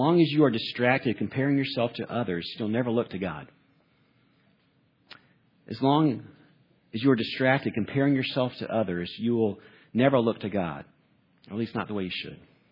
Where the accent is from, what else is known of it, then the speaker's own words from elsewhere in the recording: Atlanta, Georgia, United States; I was from Atlanta, too, like Lauren, a little bit older than Lauren.